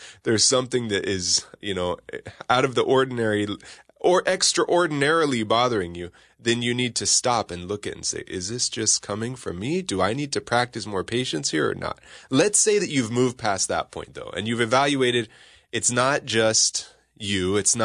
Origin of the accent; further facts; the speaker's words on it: California, United States; I have to tell you, I'm from California, right?